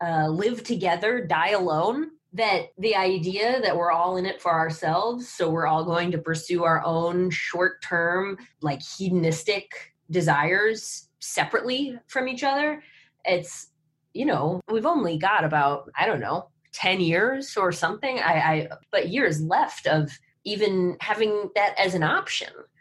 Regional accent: Ann Arbor, Michigan, United States; which is quite something for a town the size of Ann Arbor, which happens to be my hometown.

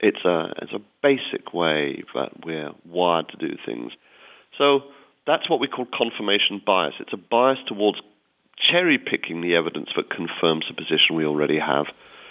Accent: United Kingdom; I have the advantage of being British

